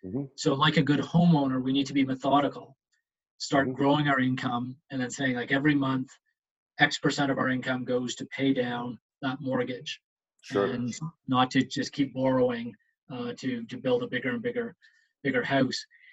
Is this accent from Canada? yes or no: yes; Canada; we can't underestimate the value and power of being Canadian.